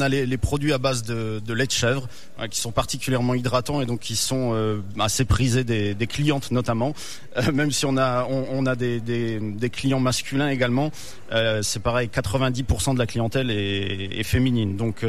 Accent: Hauts-de-France, France; now in Kraków, Poland; Alors moi je suis originaire de la région de Lens et depuis 4 ans j'habite à Cracovie.

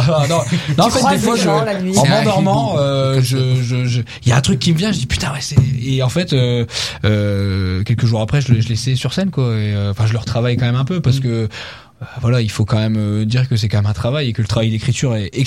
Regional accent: Valenciennes, Hauts-de-France, France; vu que je viens de Valenciennes, je capte pas tout non plus.

